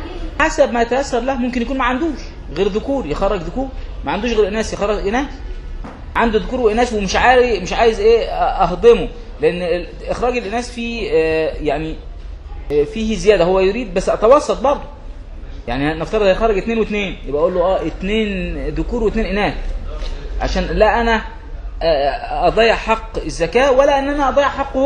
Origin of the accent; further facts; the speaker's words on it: Egypt; احنا حتى عندنا في مصر نقول ده راجل جدع